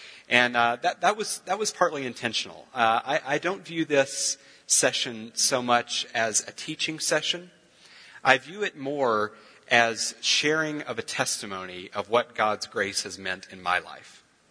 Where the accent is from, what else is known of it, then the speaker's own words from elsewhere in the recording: Arkansas, United States; I grew up in Arkansas, and when I was born, my parents were both young, growing, committed Christians.